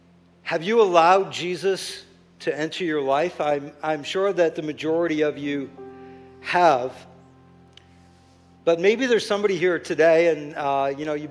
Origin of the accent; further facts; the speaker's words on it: Saint John, New Brunswick, Canada; I grew up in St. John, and you know, I've never seen the level of brokenness and lostness that I'm seeing these days. Right in our own city.